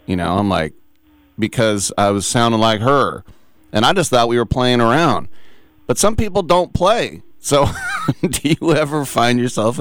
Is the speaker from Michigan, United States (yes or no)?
no; Richmond, California, United States; Like, I'm from Richmond, California